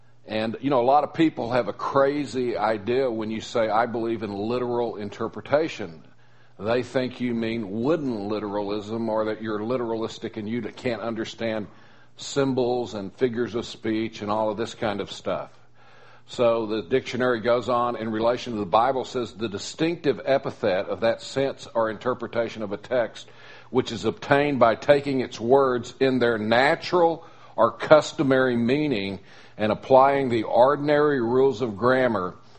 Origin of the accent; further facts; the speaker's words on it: Austin, Texas, United States; I grew up in Austin, Texas, and they used to call the University of Texas the Berkeley of the South.